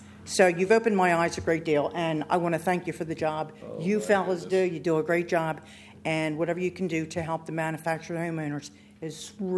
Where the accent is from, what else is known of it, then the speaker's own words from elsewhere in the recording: Delaware, United States; moved away as an adult; And I am from Newcastle County previously. I moved down here 6 years ago